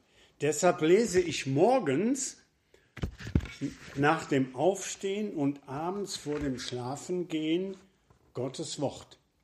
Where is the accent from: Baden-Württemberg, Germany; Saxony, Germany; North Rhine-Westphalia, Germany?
North Rhine-Westphalia, Germany; Marl; Ich komme aus Marl, aus der Friedenskirche